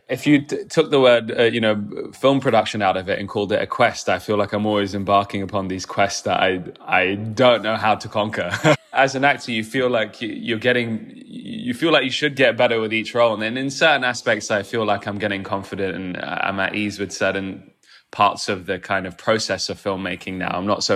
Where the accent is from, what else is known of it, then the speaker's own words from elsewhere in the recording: London, United Kingdom; You know, growing up in London, I spent my early childhood in school trying not to get beaten up and bullied. And that meant kind of hiding aspects of your Indianness, your culture, to fit in.